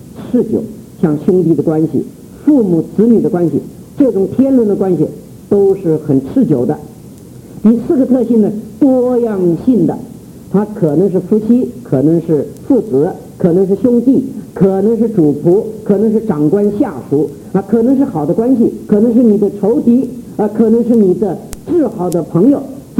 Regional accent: China; 我们中国人现代人最有兴趣的就是清朝的历史

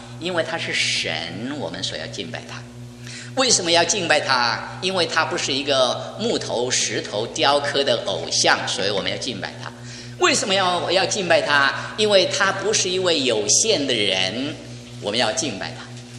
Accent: China; 好像我们中国人旧历新年的时候大家都很乐，过端午节的时候吃粽子划龙船

